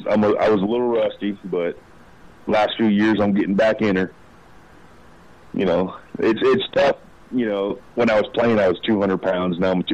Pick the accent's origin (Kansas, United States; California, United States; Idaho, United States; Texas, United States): Texas, United States; accent: Texan; now in Canada; Amarillo in a small oil field town, border Texas. And yeah, when I say stuff like that, you probably hear my accent.